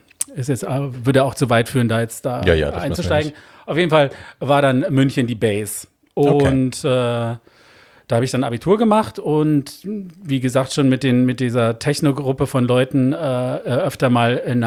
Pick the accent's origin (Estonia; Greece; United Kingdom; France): United Kingdom; born or raised there; also born or lived in Brussels; now in Munich, Germany